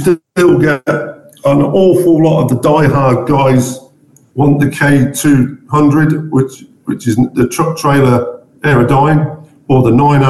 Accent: Stretford, North West England, United Kingdom; I grew up in Stretford in Manchester because we moved around with my father's job.

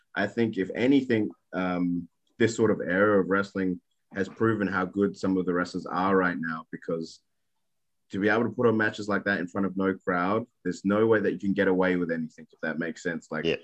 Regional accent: Adelaide, South Australia, Australia; Not only is she from Australia, she's from my hometown of Adelaide.

